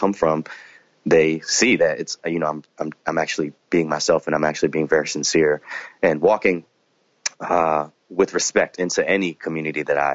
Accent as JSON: {"language": "English", "region": "North Carolina", "country": "United States", "tie": "born or raised there", "said": "Southern background and sort of being able to like embody the kind of harmony that I was able to experience growing up in North Carolina as well."}